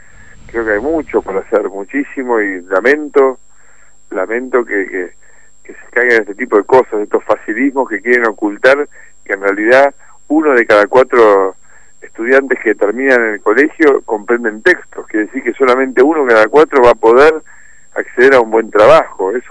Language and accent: Spanish; Argentina; Me fui convencido de que no estoy solo en esta vocación de cambio, que cada vez somos más los argentinos.